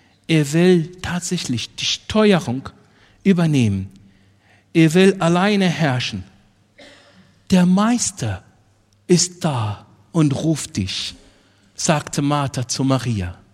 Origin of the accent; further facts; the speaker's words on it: Egypt; Ich bin in Ägypten aufgewachsen, alles koptisch-orthodox.